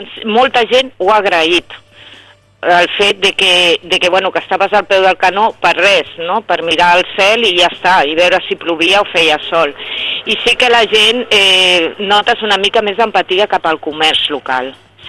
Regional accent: Calafell, Catalonia, Spain; Nosaltres, a veure, som segur de Calafell, però som un poble que vivim molt de la segona residència

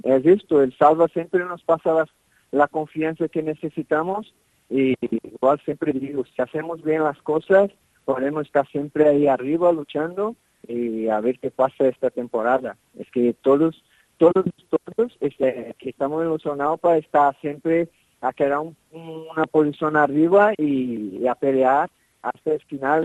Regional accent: Brazil; Spanish is a second language; A lo mejor en Brasil nosotros, yo como brasileño

